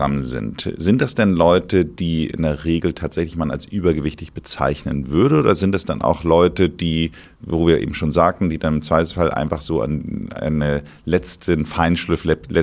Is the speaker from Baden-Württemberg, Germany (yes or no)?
no; Hamburg, Germany; now in Berlin, Germany; dass ich als Hamburger früher nicht so häufig da war wie jetzt als Berliner